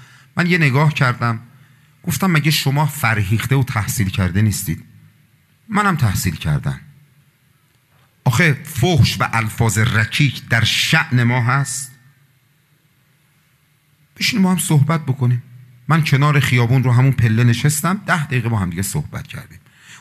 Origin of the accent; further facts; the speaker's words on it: Iran; ما ایرانی هستیم، برای همه دغدغه داریم